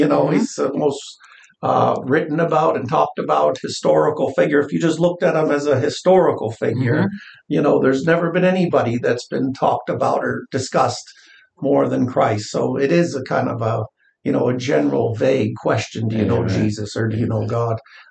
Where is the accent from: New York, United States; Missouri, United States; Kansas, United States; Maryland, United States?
Maryland, United States; Baltimore; You know, I was raised in Baltimore, Maryland, 25 years underneath Pastor Ernie and Joan.